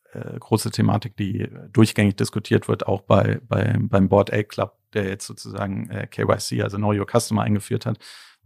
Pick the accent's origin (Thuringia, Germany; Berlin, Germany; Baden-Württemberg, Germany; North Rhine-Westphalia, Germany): Berlin, Germany; ich bin ja Berliner, auch in Berlin geboren